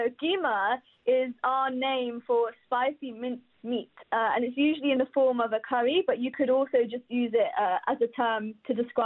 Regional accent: Pakistan; And I'm from Pakistan, which is just one country in South Asia.

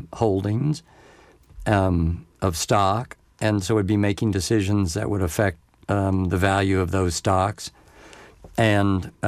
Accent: Texas, United States; I'm from Texas.

